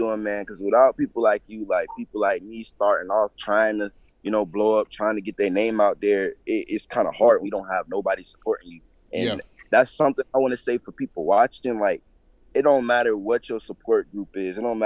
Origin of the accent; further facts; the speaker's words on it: Clearwater, Florida, United States; No, sir. I'm from Clearwater, Florida.